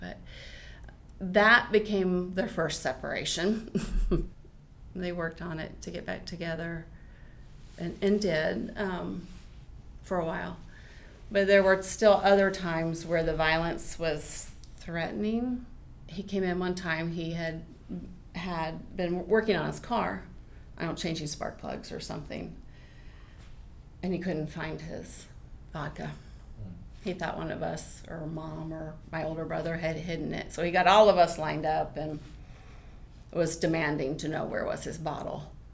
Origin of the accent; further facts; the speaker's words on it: Pennsylvania, United States; born there; also born or lived in Tallahassee; Well, I was born in Pennsylvania.